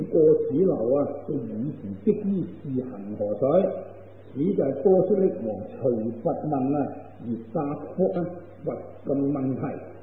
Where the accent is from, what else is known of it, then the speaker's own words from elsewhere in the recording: China; 而我哋中国人咧，咁啊，处处有呢个天后庙啊，呢个北帝庙啊，呢个关帝庙啊，文武庙之类啦。